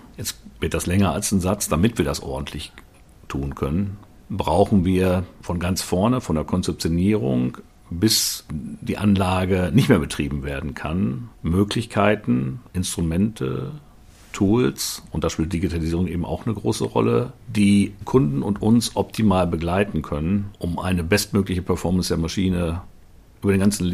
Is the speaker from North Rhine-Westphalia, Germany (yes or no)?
yes; Paderborn, North Rhine-Westphalia, Germany; Also ich bin gebürtiger Paderborner, da komme ich her